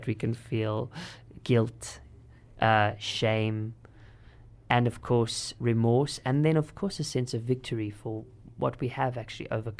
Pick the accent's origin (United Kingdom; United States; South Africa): South Africa; our story as a South African collective is almost unbelievable in the real sense, but it is real